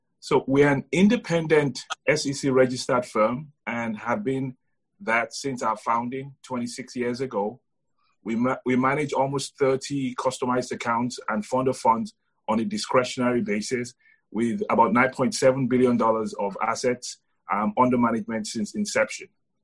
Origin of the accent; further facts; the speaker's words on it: Nigeria; now in Connecticut, United States; I grew up in Nigeria. I have lived in Connecticut now for the better part of the last 30 years.